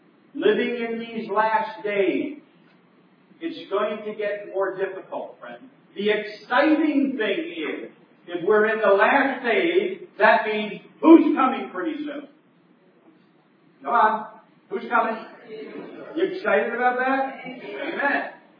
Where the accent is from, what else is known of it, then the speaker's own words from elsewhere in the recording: New Jersey, United States; Friends, I grew up in New Jersey. I pastored in New York.